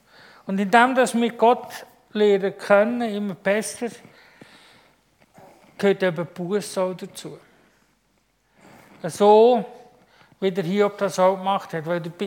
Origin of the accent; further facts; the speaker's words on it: Switzerland; als Schweizer sind wir vor allem versucht zu jämmern.